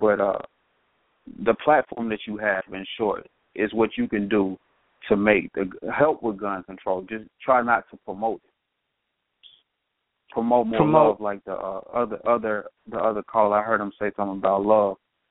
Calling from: Cincinnati, Ohio, United States; new state of mind, calling from Cincinnati, Ohio.

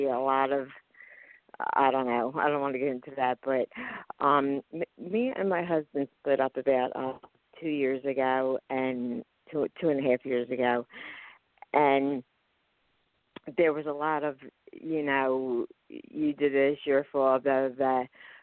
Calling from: Pennsylvania, United States; I'm calling from Pennsylvania.

